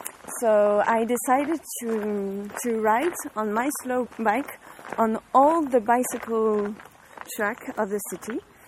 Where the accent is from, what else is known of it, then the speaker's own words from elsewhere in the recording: France; English is a second language; No, so, I'm French.